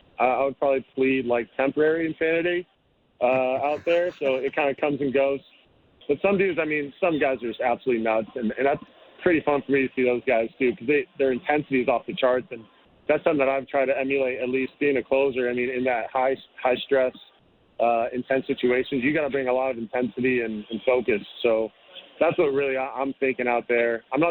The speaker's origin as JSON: {"language": "English", "region": "California", "country": "United States", "said": "I'm from the Bay Area"}